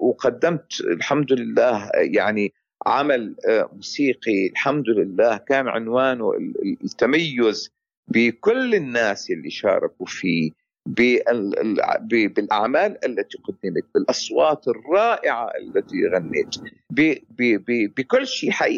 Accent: Syria; now in Canada; أنا كإنسان مواطن كندي ولكن أصلي عربي سوري وأتشرف بأصلي وانتمائي

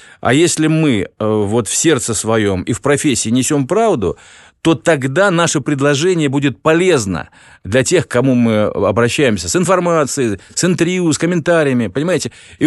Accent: Ukraine; born there; И вот я смотрю на мою малую родину, на Украину. Я же родился там, да?

